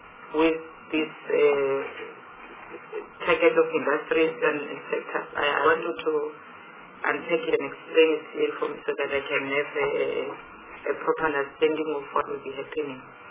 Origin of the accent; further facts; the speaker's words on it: Limpopo, South Africa; I am from Limpopo.